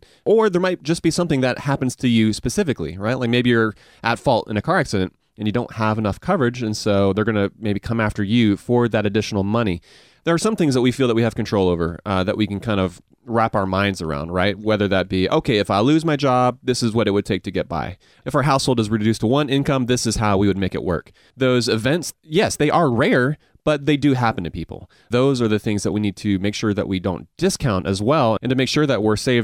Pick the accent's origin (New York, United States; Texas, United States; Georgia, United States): Georgia, United States; Augusta; accent: Southern; I feel like that I do sound kind of Southern, though. Like, I grew up in Augusta, but the thing is, with me, I feel like it's a Southern accent mixed a little bit with, like, an Asian accent, because my mom's from Korea.